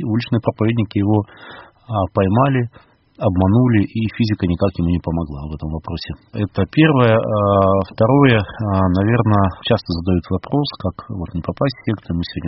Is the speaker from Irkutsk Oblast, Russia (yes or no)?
yes; Irkutsk, Irkutsk Oblast, Russia; потому что я родом из Иркутска